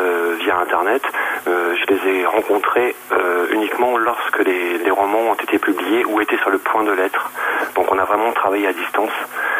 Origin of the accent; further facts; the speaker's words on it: Nouvelle-Aquitaine, France; Pierre, Franck et moi, on est natifs tous les trois du Limousin.